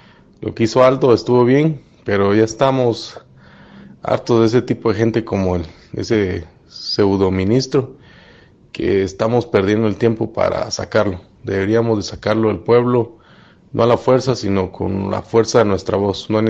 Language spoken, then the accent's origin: Spanish; Guatemala; tenemos que demostrar que somos guatemaltecos diferentes.